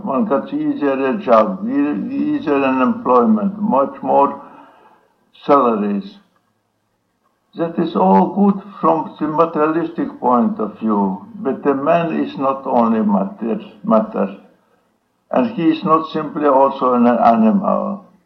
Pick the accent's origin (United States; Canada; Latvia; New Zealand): Latvia; Tukums; I was born in Tukum, a small town in Latvia.